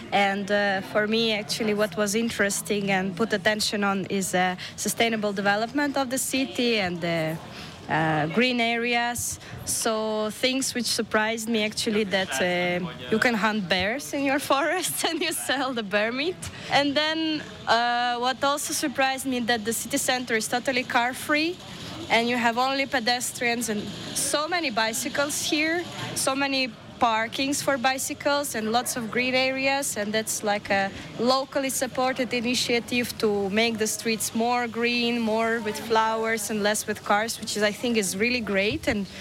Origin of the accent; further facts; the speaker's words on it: Saint Petersburg, Russia; I came from St. Petersburg in Russia, and I feel like Russia is very big.